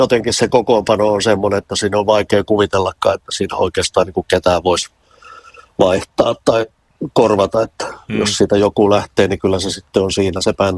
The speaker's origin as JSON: {"language": "Finnish", "town": "Mänttä", "region": "Pirkanmaa", "country": "Finland", "said": "mähän olen itse maalta kotoisin, mähän olen Mäntästä, Pohjois-Hämeestä, en mä ole helsinkiläinen."}